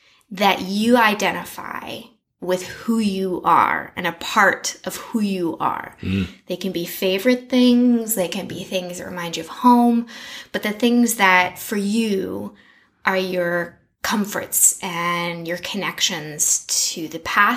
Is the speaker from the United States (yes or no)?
yes; Seattle, Washington, United States; also born or lived in Montana; I'm not going to say I'm from Montana. Say I was born there and I grew up in Seattle.